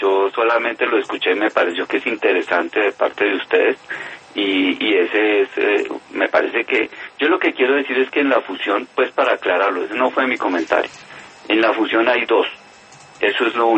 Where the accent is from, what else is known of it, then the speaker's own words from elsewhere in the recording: Colombia; necesitamos una aerolínea fuerte como colombianos que nos llene ese vacío